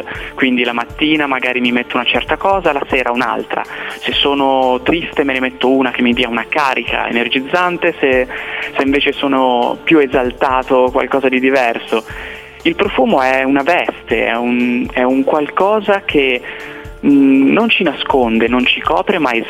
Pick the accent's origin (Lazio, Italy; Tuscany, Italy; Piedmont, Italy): Tuscany, Italy; Forte dei Marmi; perché siamo di Forte dei Marmi, viviamo a Forte dei Marmi